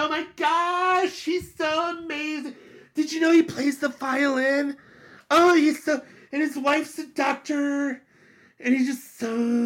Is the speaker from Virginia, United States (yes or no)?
no; Ohio, United States; I'm a jackass from Ohio